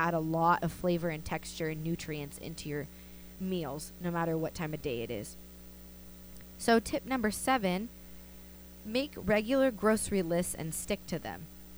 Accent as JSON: {"language": "English", "region": "California", "country": "United States", "said": "I mean, I'm from SoCal"}